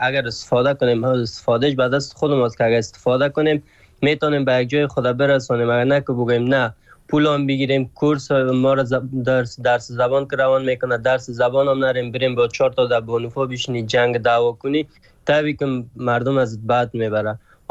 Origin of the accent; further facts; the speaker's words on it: Afghanistan; moved away; تازه چند وقت میشه از ترکیه آمدم این طرف، از افغانستان مدت 6 سال میشه بر آمدیم.